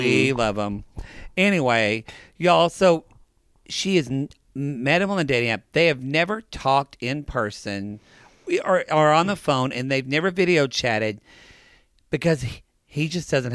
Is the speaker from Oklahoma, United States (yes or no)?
yes; Ardmore, Oklahoma, United States; she's from my hometown of Ardmore.